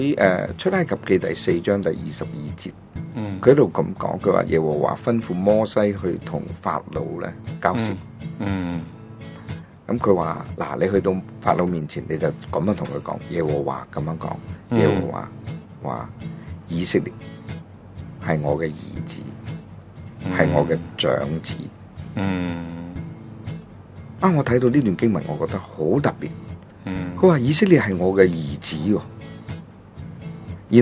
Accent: China; 嘅后裔嘅心俾咗我哋中国人

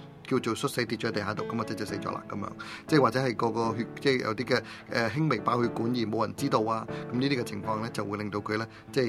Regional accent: China; 就因為咧，我哋中國人咧就會有一句嘅説話

